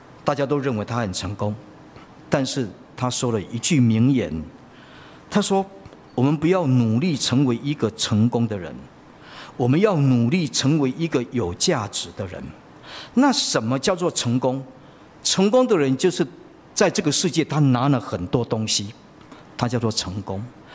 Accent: Taiwan; 我们不过是平凡的在台湾长大

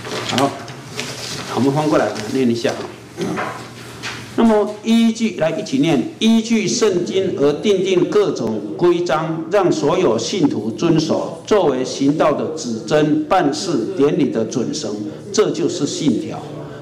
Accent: Taiwan; 像我们台湾人拜的那个

